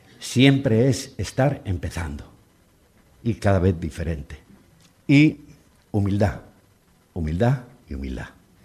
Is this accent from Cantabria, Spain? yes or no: yes; Laredo, Cantabria, Spain; Y yo soy, sobre todo, laredano de Laredo.